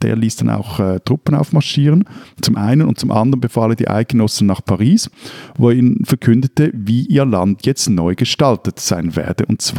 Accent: Stäfa, Zurich, Switzerland; in meinem Heimatort Stäfer, wo ich auch aufgewachsen bin

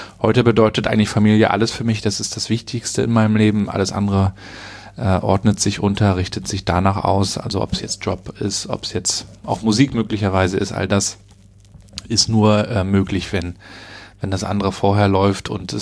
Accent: Rostock, Mecklenburg-Vorpommern, Germany; ich bin in Rostock in der Südstadt geboren worden. Meine Eltern sind auch noch in Warnemünde geboren, wo ich dann auch aufgewachsen bin.

